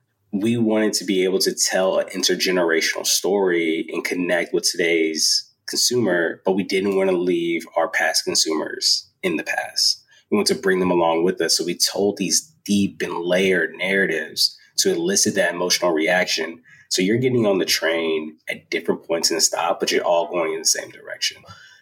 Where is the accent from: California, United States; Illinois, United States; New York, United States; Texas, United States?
Illinois, United States; Chicago; Also grew up in Chicago in the 90s.